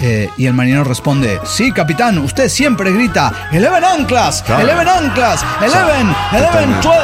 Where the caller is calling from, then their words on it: Cochabamba, Bolivia; de Cochabamba, Bolivia.